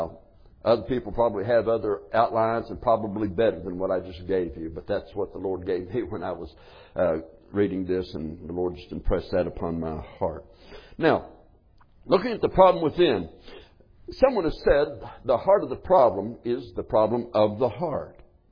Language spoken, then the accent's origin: English; United States; born there; I do not have a choice in being American. I was born here, but I'm glad I am.